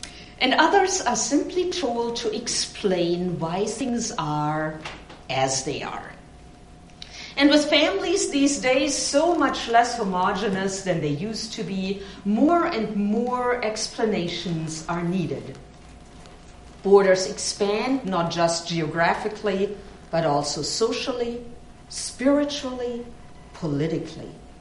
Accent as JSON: {"language": "English", "country": "Germany", "tie": "born or raised there", "moved": "yes", "said": "So I grew up in Germany, and summer didn't start until the beginning or middle of August. That's when school holiday started. So when I came to this country and I learned that in June, everybody was off school"}